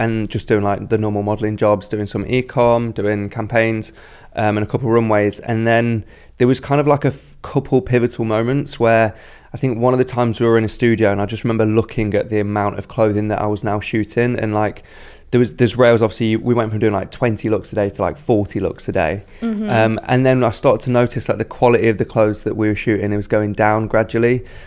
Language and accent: English; Derby, East Midlands, United Kingdom; growing up in Derby, no one really looks at the fashion industry and thinks, oh yeah, I can do that.